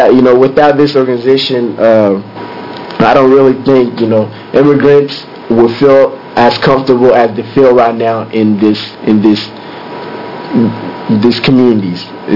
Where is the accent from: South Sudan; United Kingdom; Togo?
Togo; now in United States; I'm from Togo, West Africa. I moved to the U.S. In 2000, November 2000.